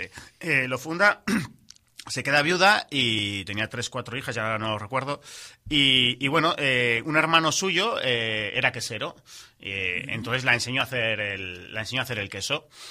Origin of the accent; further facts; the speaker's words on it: Solares, Cantabria, Spain; yo soy de Solares, ¿vale? ¿Sí? Pero bueno, siempre me he criado mucho, bueno, tanto en la quensería como de mis abuelos que tenían ganado y vacas